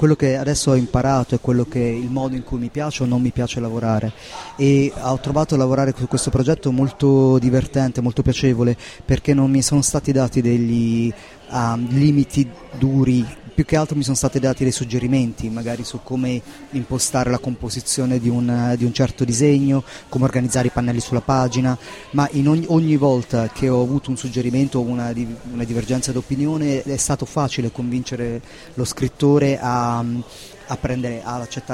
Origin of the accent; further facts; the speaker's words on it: São Paulo, Brazil; Io vengo da São Paulo.